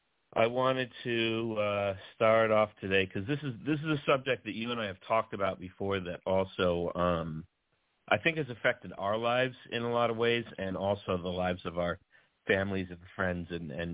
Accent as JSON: {"language": "English", "town": "Mount Vernon", "region": "New York", "country": "United States", "tie": "born or raised there", "said": "So we grew up in a rough area. We grew up in Mount Vernon"}